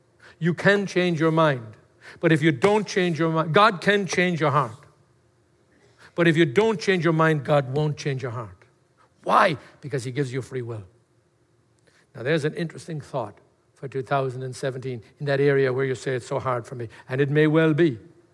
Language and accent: English; Ireland; I do too. I'm Irish.